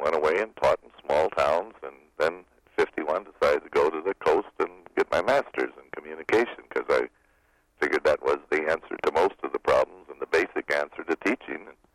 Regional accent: Wisconsin, United States; I grew up in Wisconsin, and I was a typical street kid, and then came the time to go to college, and I rambled around the country.

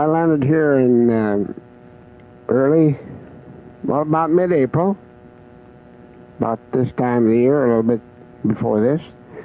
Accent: Canada; I was raised in Canada. I knew what cold weather was like

